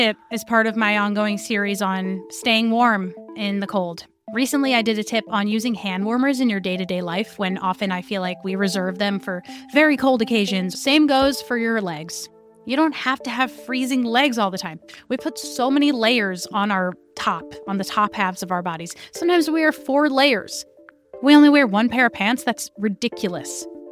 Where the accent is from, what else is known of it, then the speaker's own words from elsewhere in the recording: New York, United States; I'm from New York.